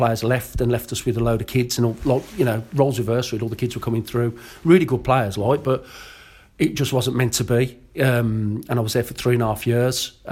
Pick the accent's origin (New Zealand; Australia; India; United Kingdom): United Kingdom; England; And I said, because I'm English.